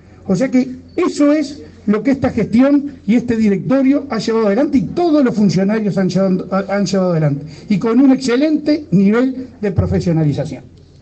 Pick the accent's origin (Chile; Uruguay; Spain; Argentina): Uruguay; Río Branco, Cerro Largo; born there; nacemos acá, donde yo amo a mi pueblo, donde yo soy, me siento identificado